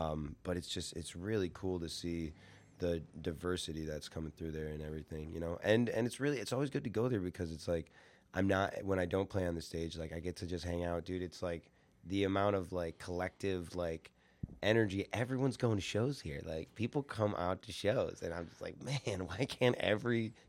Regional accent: Watertown, United States; There's some even like my town in Watertown, my hometown.

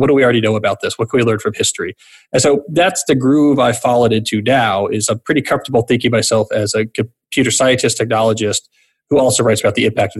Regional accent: New Jersey, United States; also born or lived in Houston; Yeah, so I was there for a while. And then at the age of seven, I moved to New Jersey outside Princeton.

